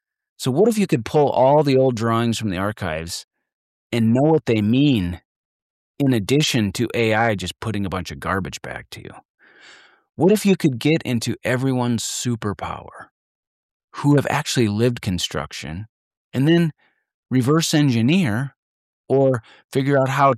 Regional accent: North Dakota, United States; now in Colorado, United States; I grew up in North and South Dakota

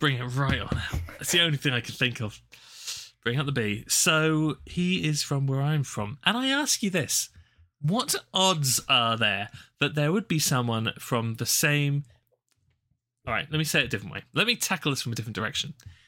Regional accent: Bournemouth, South West England, United Kingdom; I'm from Bournemouth, which is on the south coast of England.

